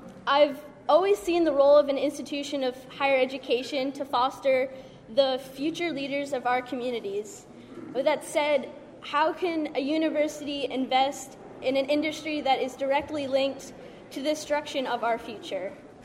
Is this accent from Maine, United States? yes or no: yes; South Portland, Maine, United States; In my hometown of South Portland, a project was proposed to export tar sands oil from Alberta, Canada